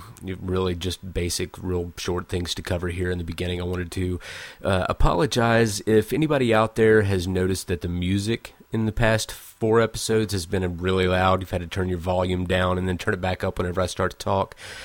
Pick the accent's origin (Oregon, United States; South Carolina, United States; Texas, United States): Texas, United States; Fort Worth; Fort Worth, Texas, which is right here, in my hometown.